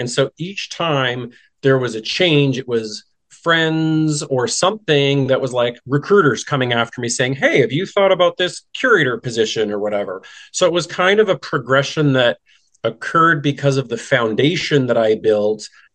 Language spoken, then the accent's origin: English; Fort McLeod, Alberta, Canada; I'm Canadian. I was born and raised in a very tiny little town in southern Alberta, Fort McLeod.